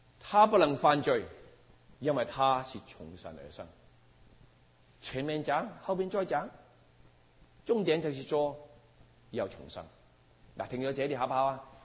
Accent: Guangdong, China; 我是广东人啦

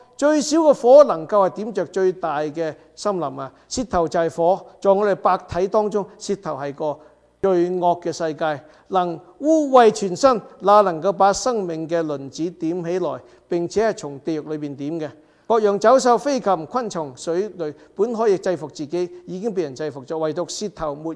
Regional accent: Guangdong, China; 我哋广东人有一句说话就上家打仔就下家乖

